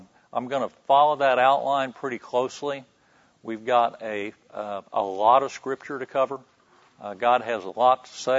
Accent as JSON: {"language": "English", "town": "Oklahoma City", "region": "Oklahoma", "country": "United States", "tie": "born there", "said": "I was born in Oklahoma City."}